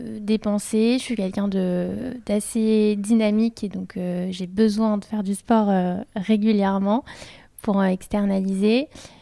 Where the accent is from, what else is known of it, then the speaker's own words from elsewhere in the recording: Île-de-France, France; moved away as an adult; also born or lived in England; Alors, d'où je viens, j'ai grandi en région parisienne. Je suis partie faire mes études tout de suite après mon bac en Angleterre. Donc, je suis partie pour 5 ans en Angleterre.